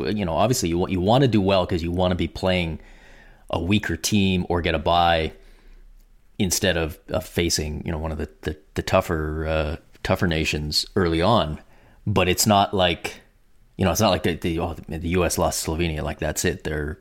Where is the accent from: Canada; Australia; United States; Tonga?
Canada; it's kind of ruined real curling for me because as a Canadian, I have to like curling